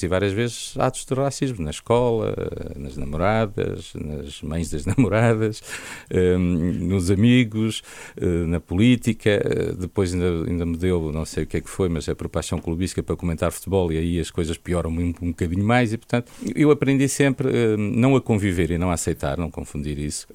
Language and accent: Portuguese; Angola; now in Portugal; eu vim de Angola como todos os outros vieram, sem nada, cresci com a ajuda dos vizinhos, familiares e do IARN